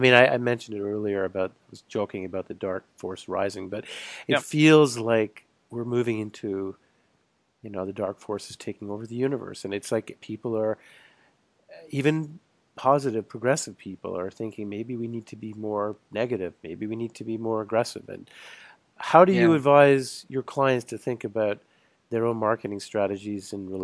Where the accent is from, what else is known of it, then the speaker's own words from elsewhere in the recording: United Kingdom; I mean, as a Brit, you know